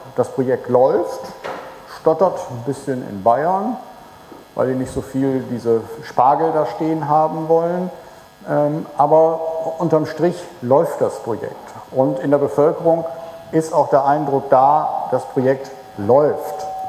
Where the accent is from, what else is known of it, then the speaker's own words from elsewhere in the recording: Netherlands; wenn erst meine Heimat, die Niederlande, bis zur deutschen Grenze im Wasser steht